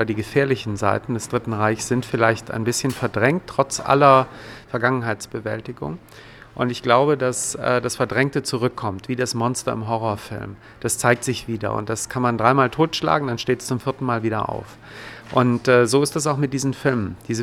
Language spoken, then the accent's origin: German; Germany; ich bin ja Deutscher